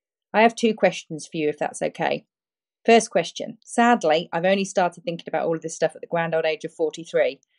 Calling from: Perth, Western Australia, Australia; and I'm contacting you from Perth, Australia.

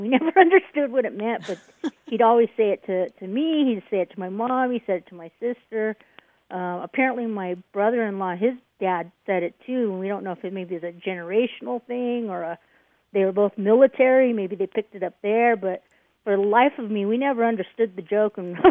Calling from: Lexington, Kentucky, United States; I'm calling in from Lexington, Kentucky.

